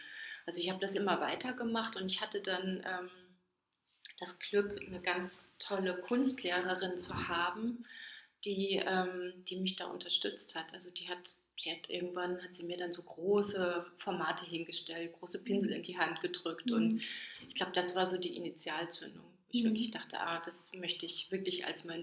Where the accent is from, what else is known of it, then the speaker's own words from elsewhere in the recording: Enzweiler, Rhineland-Palatinate, Germany; Ja, also Idar-Oberstein ist tiefste Provinz und ich komme auch nicht mal aus der Stadt Oberstein, sondern aus einem Dorf in der Nähe, aus Enzweiler. Und das war wirklich super ländlich.